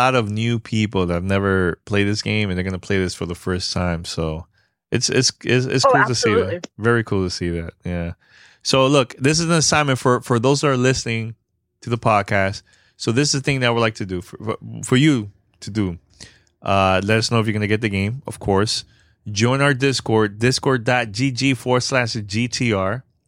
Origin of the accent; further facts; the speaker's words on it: Bronx, New York, United States; I want to sit down with him and just talk about, you know, growing up in the Bronx, because he's from here, from New York